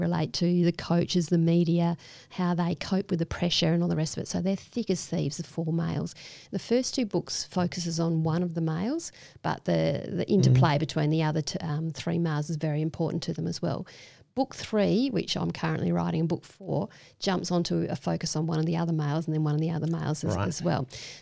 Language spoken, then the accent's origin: English; City Beach, Western Australia, Australia; And so I wrote this because I grew up in City Beach.